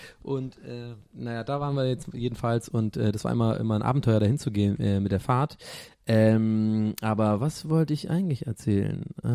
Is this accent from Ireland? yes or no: yes; Dublin, Leinster, Ireland; ich bin ja Ire, ja, und ich komme aber aus Dublin, ich bin Stadtkind so.